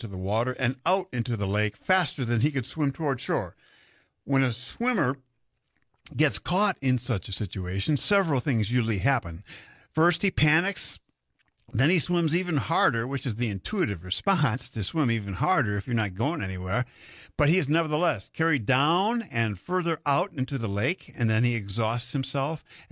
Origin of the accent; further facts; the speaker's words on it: Michigan, United States; For example, I grew up in Western Michigan, where we lived and worked and recreated on the Great Lakes.